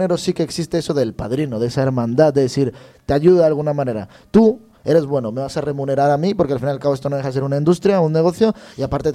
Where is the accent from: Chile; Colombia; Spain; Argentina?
Colombia; Y en mi tierra es como, primo, déjame el coche, y nos fuimos todos, parceros, ¿sabes? Somos como más yo opino, por lo que he visto, nosotros en Latinoamérica, en Colombia específicamente hablando, es como que más despreocupado con las cosas, ¿no?